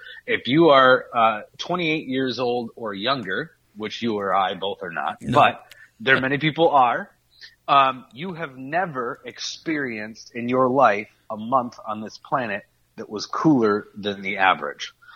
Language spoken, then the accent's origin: English; Cottage Grove, Minnesota, United States; Yeah, Cottage Grove is my hometown, so and that's where they are.